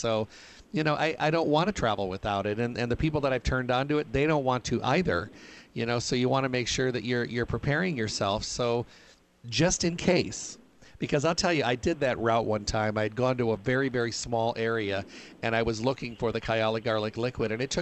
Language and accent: English; Michigan, United States; I grew up in Michigan and, you know, way out in the country